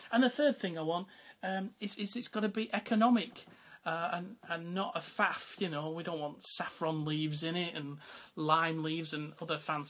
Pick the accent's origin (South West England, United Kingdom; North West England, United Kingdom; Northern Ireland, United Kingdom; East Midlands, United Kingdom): North West England, United Kingdom; Bury; accent: northern; now in London, United Kingdom; Well, my accent gives me away as somebody from a northern mill town, Bury, in fact. You know where black puddings originate from. I'm very proud of my heritage, though it's actually 22 years now since I left home to come to this part of East London